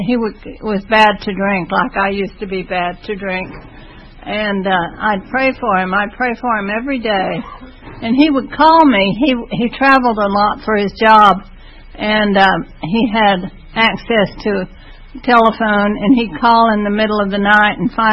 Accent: New Mexico, United States; also born or lived in Texas; But anyway, I was born in Texas and grew up in New Mexico.

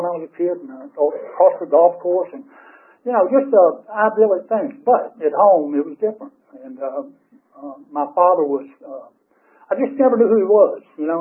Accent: Atlanta, Georgia, United States; I was born here in Atlanta in 1949 at, what was it, some hospital downtown. but anyhow, I grew up here.

